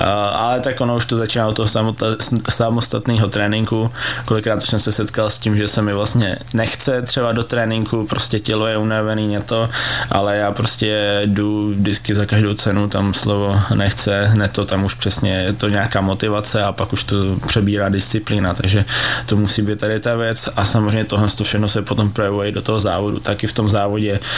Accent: Moravany, Pardubice Region, Czechia; Jo, Moravan, rodák z Moravan Pardubice.

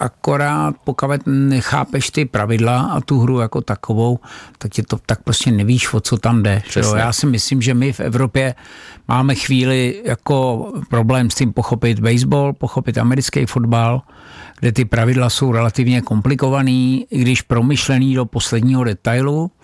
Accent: Prague, Czechia; já jsem z Davids, z Prahy 6

